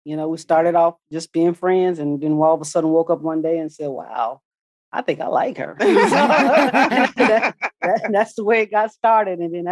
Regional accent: Houston, Texas, United States; in Maryland. We're from Houston, Texas.

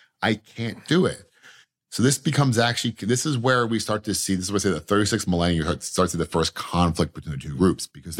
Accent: Philadelphia, Pennsylvania, United States; I grew up in Philadelphia with Italians to deal with it.

